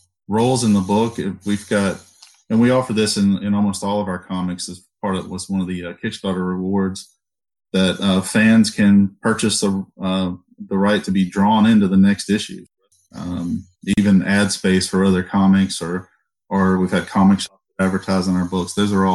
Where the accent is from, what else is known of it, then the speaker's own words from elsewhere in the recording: Alabama, United States; Well, I grew up here in Southwest Alabama, and we had Southeastern Championship Wrestling.